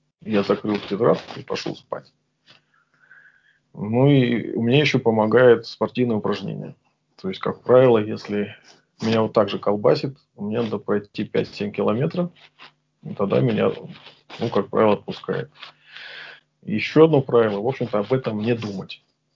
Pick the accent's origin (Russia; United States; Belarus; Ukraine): Russia; Caucasus; born there; я родился на Кавказе, и там, ну, в общем-то, некая агрессивность все-таки поощрялась ну, жизнью